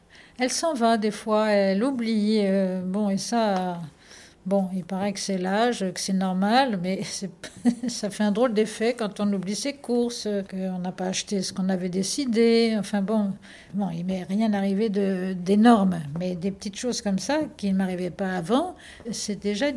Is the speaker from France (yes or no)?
yes; Centre-Val de Loire, France; Ah, je suis tourangelle. Je suis née près de la Loire, dans le pays des rois de France, où on disait qu'on parlait le meilleur français.